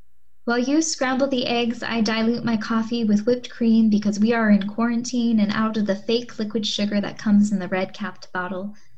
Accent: California, United States; now in Portland, United States; I grew up in Southern California and did not like it there.

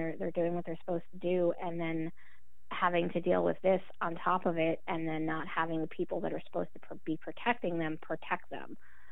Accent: New Jersey, United States; I know that I'm from New Jersey

